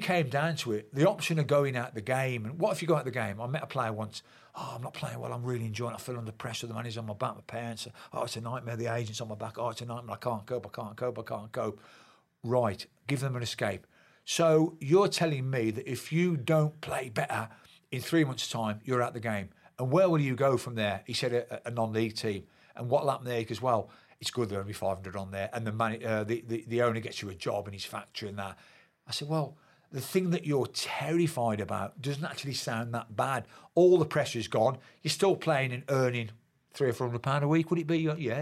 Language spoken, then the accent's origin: English; Birmingham, West Midlands, United Kingdom; I had a difficult time at Birmingham, my hometown club.